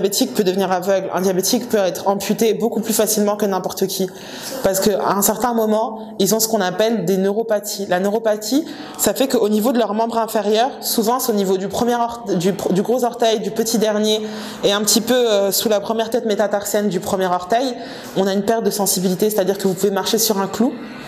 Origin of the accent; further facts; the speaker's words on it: France; also born or lived in DR Congo; now in Senegal; en tant qu'Africaine, je suis née au Congo, Kinshasa, mais j'ai grandi en France.